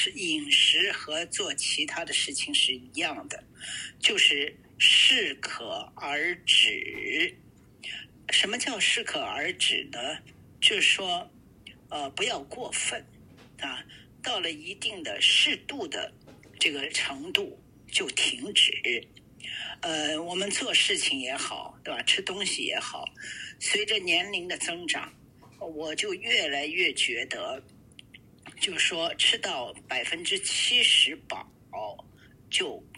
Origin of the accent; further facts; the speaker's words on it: Shanghai, China; 因为这是我们从小这个环境在上海长大的